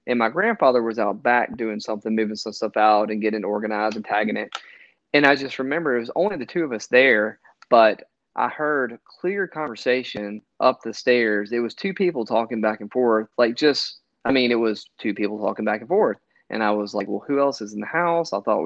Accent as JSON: {"language": "English", "region": "Mississippi", "country": "United States", "said": "I'm from Mississippi, and my grandparents live in a small town in Mississippi called Brookhaven, Mississippi"}